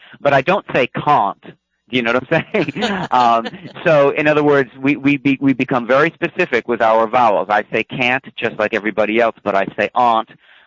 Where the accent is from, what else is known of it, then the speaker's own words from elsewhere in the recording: United States; accent: American English; In other words, you and I have a dialect that would be broadly called American English